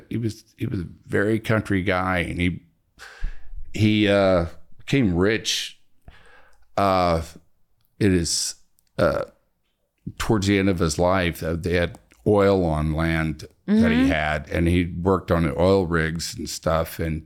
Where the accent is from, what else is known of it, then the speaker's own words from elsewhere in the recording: Houston, Texas, United States; I grew up in Houston.